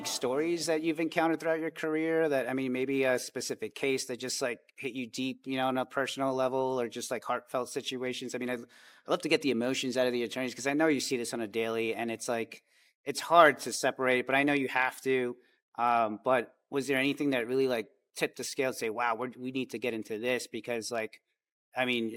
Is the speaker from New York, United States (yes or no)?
yes; New York, United States; now in Miami, United States; so I grew up in New York in Hell's Kitchen.